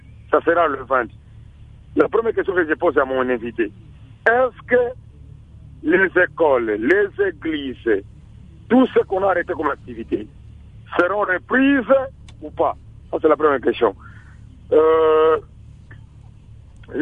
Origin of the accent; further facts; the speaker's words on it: Kindu, Maniema, DR Congo; Chez moi, à Kindou, et la pandémie n'est pas encore arrivée.